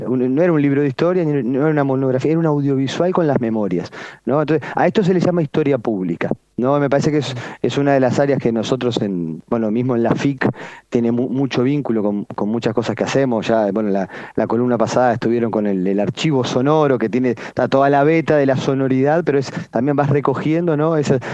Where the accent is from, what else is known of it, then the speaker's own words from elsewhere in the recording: Montevideo, Uruguay; Bueno, yo soy de Reducto.